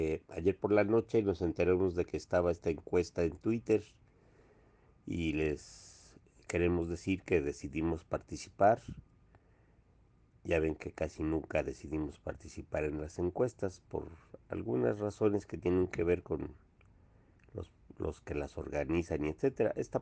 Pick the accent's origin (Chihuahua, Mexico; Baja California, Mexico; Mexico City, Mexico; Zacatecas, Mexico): Mexico City, Mexico; Iztacalco; Nosotros somos un grupo de Iztacalquenses organizados que queremos cambiar nuestra alcaldía para bien.